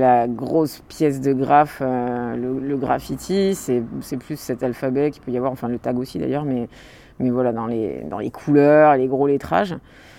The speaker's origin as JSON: {"language": "French", "town": "Pau", "region": "Nouvelle-Aquitaine", "country": "France", "said": "Moi, je suis de Pau. Donc, j'ai un collectif à Pau."}